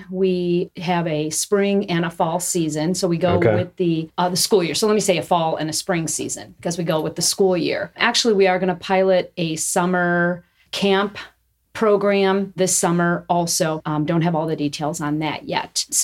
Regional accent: Hammond, Indiana, United States; also born or lived in Munster; a native of Northwest Indiana. I grew up in Hammond and Munster.

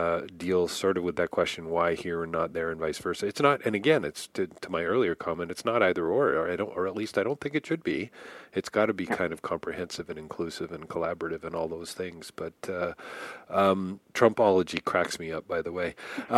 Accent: Canada; sorry, I'm Canadian.

